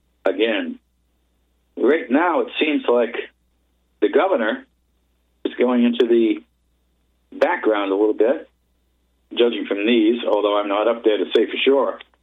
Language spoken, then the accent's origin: English; the South, United States; I grew up in the South, still live there today.